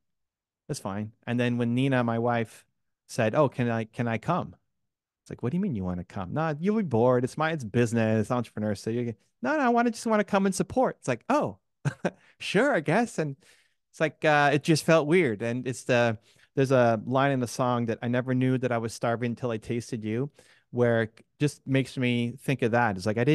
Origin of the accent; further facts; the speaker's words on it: Canada; So I'm Canadian.